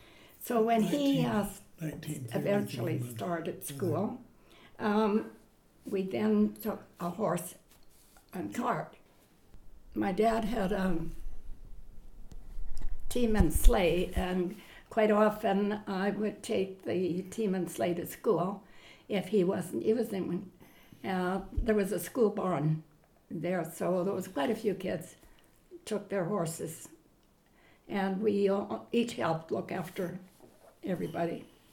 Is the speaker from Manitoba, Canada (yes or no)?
no; Rosetown, Saskatchewan, Canada; born there; like Rosemary said, I was born on July 11th, 1934 in Rosetown, Saskatchewan.